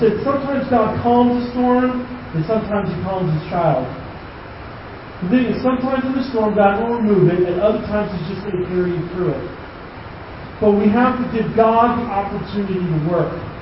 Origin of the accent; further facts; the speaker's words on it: United States; I'm an American. I have a constitutional right to be comfortable and fat, right?